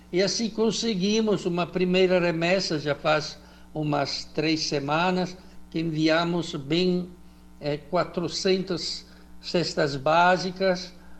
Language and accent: Portuguese; northern Italy, Italy; lá da minha região, que lá da Itália, que é no norte da Itália